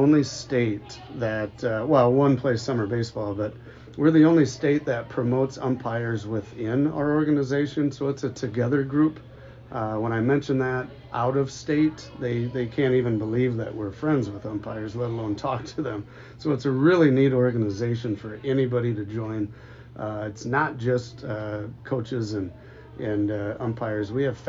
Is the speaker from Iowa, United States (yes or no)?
yes; Hampton-Dumont, Iowa, United States; I was a volunteer for my high school that I grew up in Hampton, Dumont.